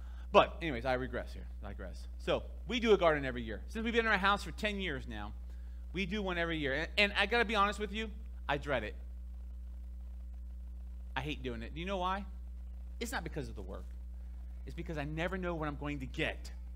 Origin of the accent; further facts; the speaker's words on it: Miami, Florida, United States; I don't look like a farmer. I grew up in the city. I grew up in Miami.